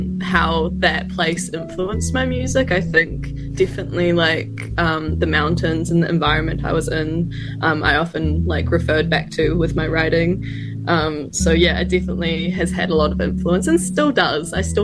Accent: Arrowtown, Otago, New Zealand; So I'm from Arrowtown.

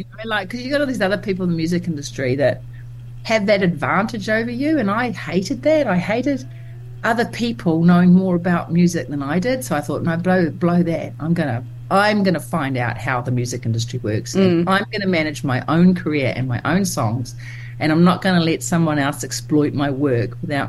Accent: West Auckland, Auckland, New Zealand; I came from West Auckland and I didn't even know you could be in a band

